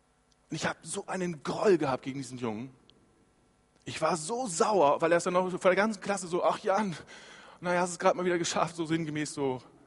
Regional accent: Lower Saxony, Germany; Früher zum Beispiel in Ostfriesland, wo ich herkomme

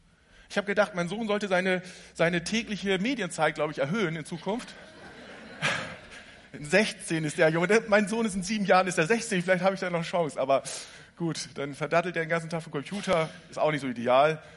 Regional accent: Lower Saxony, Germany; oh, ich bin auch in Ostfriesland groß geworden

